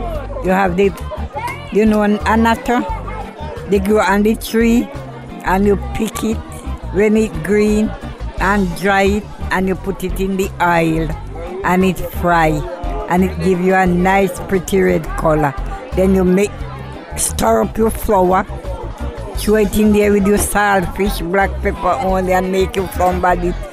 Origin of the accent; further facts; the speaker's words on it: Silent Hill, Jamaica; I'm right here from Silent Hill.